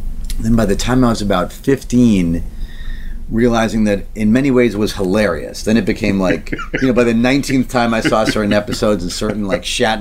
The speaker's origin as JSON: {"language": "English", "town": "New York City", "region": "New York", "country": "United States", "tie": "born or raised there", "said": "Well, I grew up in Queens, so you can't avoid the streets."}